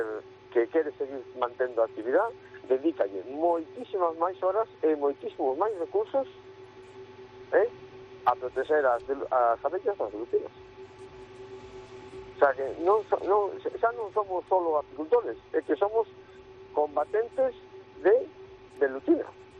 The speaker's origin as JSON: {"language": "Galician", "region": "Galicia", "country": "Spain", "said": "Eu que son dunha zona costeira, que son das Rías Baixas"}